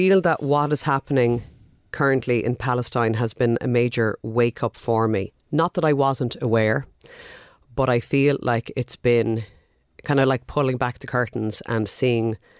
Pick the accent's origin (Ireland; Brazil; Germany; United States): Ireland; Connacht; Like, I'm from the west of Ireland, but what if I was born in Gaza?